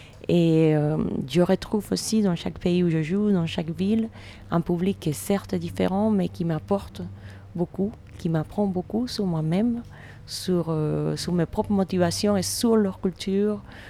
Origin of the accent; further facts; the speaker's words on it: Havana, Cuba; now in Switzerland; Je suis cubaine, de La Havane. Et actuellement, j'habite en Suisse la plupart de l'année. Donc voilà, je partage un peu mon temps entre mon pays d'origine, La Havane, et puis la Suisse.